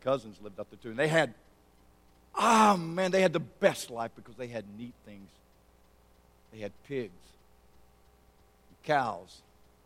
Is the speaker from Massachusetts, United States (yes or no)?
no; Alabama, United States; had the privilege of growing up in South Alabama. I grew up very close to both of my grandmothers.